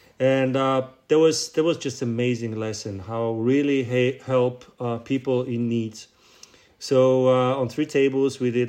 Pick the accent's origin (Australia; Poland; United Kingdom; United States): Poland; English is a second language; So I said, I'm from Poland.